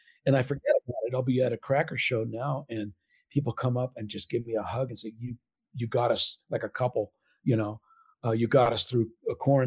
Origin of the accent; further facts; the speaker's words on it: California, United States; Growing up in Southern Cal.